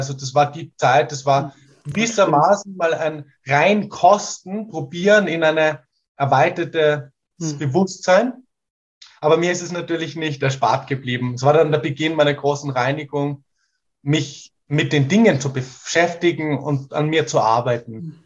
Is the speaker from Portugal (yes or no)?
yes; Portugal; da war ich schon als 7, 8-Jähriger, wie wir sind in der Pampa in Portugal aufgewachsen